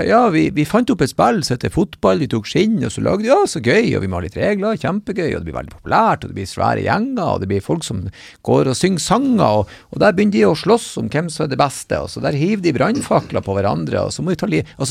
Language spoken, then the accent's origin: Norwegian; Nordland, Norway; vi er jo nordlendinger. Så når vi er her nede, så er vi nordlendinger. Men når vi er hjemme, Meløy